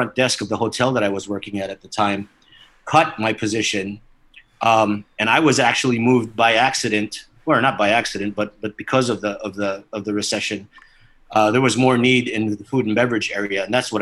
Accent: Boston, Massachusetts, United States; I was born here, but I grew up in Boston, Massachusetts.

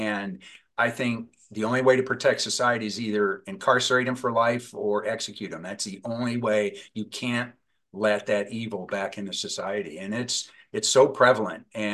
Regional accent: Indiana, United States; now in Los Angeles, United States; growing up in Indiana, I was pretty naive when I came out here, and I joined LAPD

